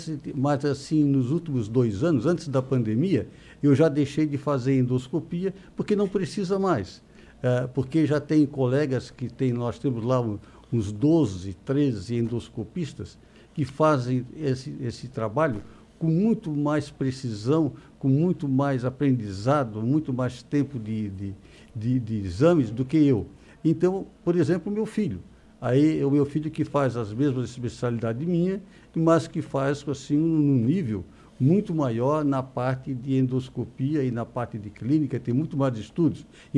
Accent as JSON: {"language": "Portuguese", "town": "Criciúma", "region": "Santa Catarina", "country": "Brazil", "tie": "born or raised there", "also_born_or_lived": "Jaguaruna", "said": "Eu nasci em Rua do Fogo, aqui quando pertencia a Jaguaruna, E depois meus pais vieram para cá quando eu tinha 1 ano de idade. Eu me considero assim, mais do sul, mais criciumense."}